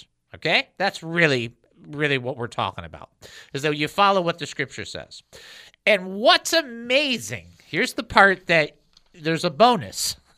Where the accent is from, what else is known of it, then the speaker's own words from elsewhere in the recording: Detroit, Michigan, United States; Well, I'm from Detroit, so there's no hope for me.